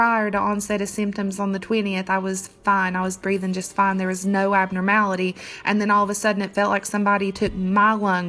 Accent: Chapmanville, West Virginia, United States; I am 29 years old. I am from Chapmanville, West Virginia. I've lived in West Virginia my whole life.

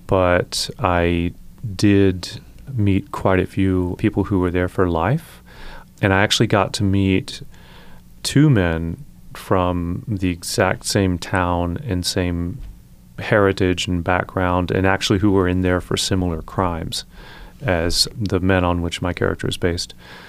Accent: United States; I'm from the Texas-Louisiana border originally, and half of my family are Cajun.

